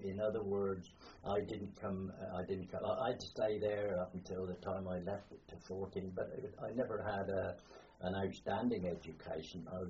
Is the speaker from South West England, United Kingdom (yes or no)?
no; Bagnor, South East England, United Kingdom; born there; I was born in Bagnor, Newbury. This is 1.5 miles from where I live now.